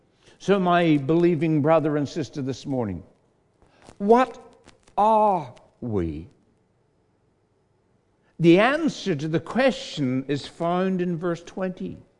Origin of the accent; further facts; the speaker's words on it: United Kingdom; now in Australia; I hold dual citizenship. I am a British subject, and then about 12 years ago, I became an Australian citizen.